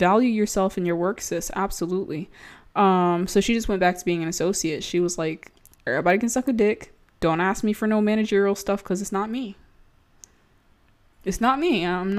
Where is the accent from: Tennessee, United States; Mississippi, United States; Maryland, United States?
Maryland, United States; I'm from Maryland, y'all. I don't know how to say words.